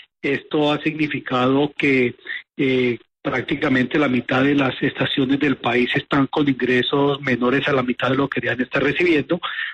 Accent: Colombia; somos todos los colombianos que estamos viendo afectado un derecho como el derecho a la movilidad

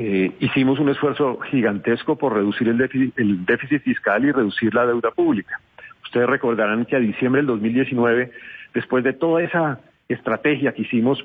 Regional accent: Colombia; creo que como colombiano tenemos que cuidar

